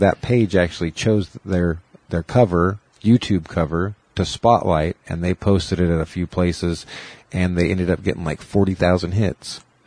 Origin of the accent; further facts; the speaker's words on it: Brownsville, Oregon, United States; Which we kind of bonded because I'm from Brownsville, Oregon.